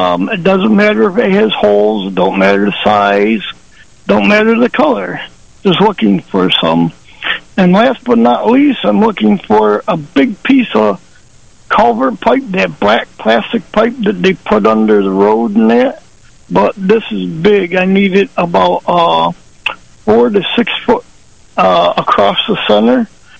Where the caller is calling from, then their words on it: New York, United States; Western New York.